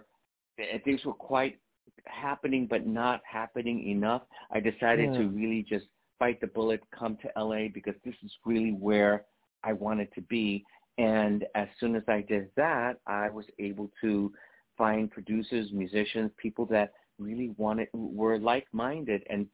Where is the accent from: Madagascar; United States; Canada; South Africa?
United States; New York City, New York; also born or lived in Jersey City, New Jersey; I am from New York City. I am born and raised in the Bronx in Hell's Kitchen in Manhattan, and I went to high school in New Jersey.